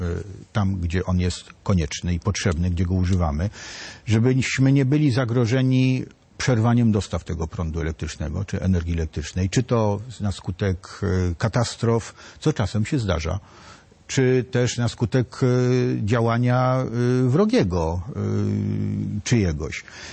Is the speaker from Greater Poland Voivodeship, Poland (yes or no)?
no; Warsaw, Masovian Voivodeship, Poland; ale ja jestem z Warszawy. Ja jestem warszawiakiem.